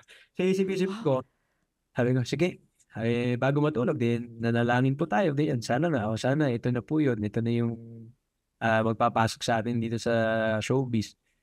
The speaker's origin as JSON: {"language": "Tagalog", "town": "Taytay", "region": "Calabarzon", "country": "Philippines", "tie": "born or raised there", "lives_now": "Cainta, Philippines", "said": "Bali sa Taytay po ako lumaki, tapos ngayon sa Cainta Rizal."}